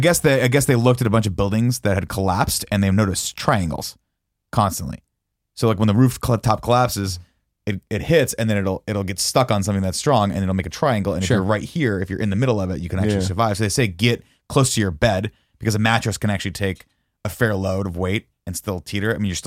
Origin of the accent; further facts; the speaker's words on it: California, United States; We did the same thing growing up in SoCal, but with air conditioning.